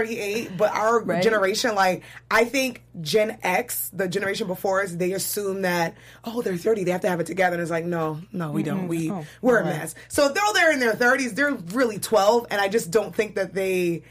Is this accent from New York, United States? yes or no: yes; New York, United States; I'm from New York, so I can say that.